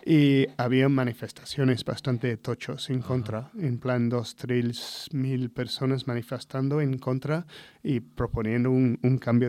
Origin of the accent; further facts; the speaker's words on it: Flinders Island, Tasmania, Australia; also born or lived in Sydney; soy de Tasmania. Nací en Sydney, pero de muy pequeño fui a Tasmania, en concreto una isla que se llama Flinders Island, que es un sitio curioso, que es una isla que parece pequeño.